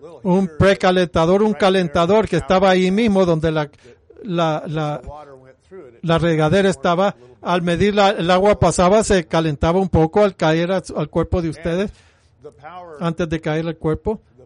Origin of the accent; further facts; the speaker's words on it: United States; No como la mayor parte de la gente hace aquí en esta nación. Lo que hacemos como americanos muchas veces, al ver a nuestro vecino de al lado